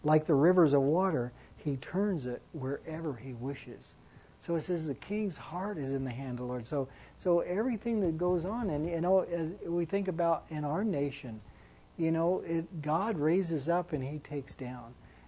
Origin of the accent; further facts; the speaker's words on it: Las Vegas, Nevada, United States; You know, I grew up in Vegas, so I figured out early on that you know, those big buildings down there